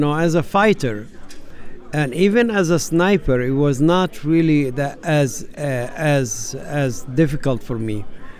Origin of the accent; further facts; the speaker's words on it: Gaza Strip, Palestine; also born or lived in Saudi Arabia; I'm a Palestinian native. My family originally from the city of Jaffa near Tel Aviv. And they left their home in 1948, right before the war, to the Gaza Strip. And that's where I was born in 1951.